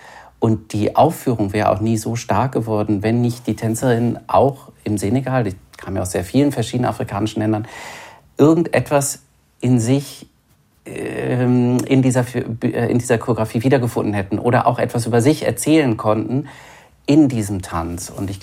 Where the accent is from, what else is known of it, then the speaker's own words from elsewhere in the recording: Düsseldorf, North Rhine-Westphalia, Germany; Ich bin in Düsseldorf aufgewachsen, was ja nur 30 Kilometer entfernt ist von Wuppertal